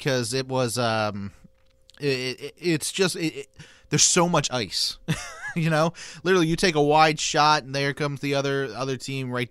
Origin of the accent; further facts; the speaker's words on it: Baltimore, Maryland, United States; you know I'm a big Baltimore guy. It's my hometown. It's where I grew up and everything.